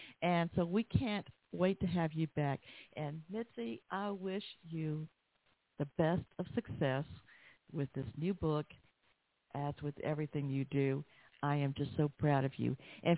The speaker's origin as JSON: {"language": "English", "town": "Atlanta", "region": "Georgia", "country": "United States", "tie": "born or raised there", "said": "Well, yeah, like I said, growing up in Southeast Atlanta, like, great."}